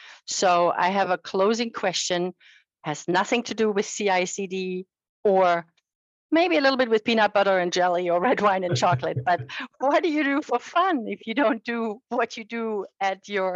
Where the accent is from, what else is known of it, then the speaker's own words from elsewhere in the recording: Germany; English is a second language; also born or lived in Colorado; I used to live in Colorado. I love to ski, and I have an accent because I'm from Germany.